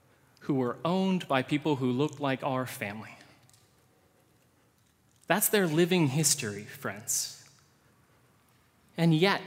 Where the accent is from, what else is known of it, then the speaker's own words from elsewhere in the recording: Pacific Northwest, United States; But we're two kids from the Northwest. We don't know what we're doing.